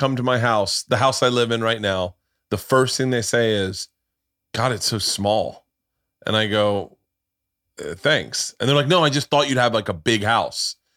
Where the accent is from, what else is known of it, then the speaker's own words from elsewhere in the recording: Florida, United States; Yeah, I was the same way because I grew up in Florida.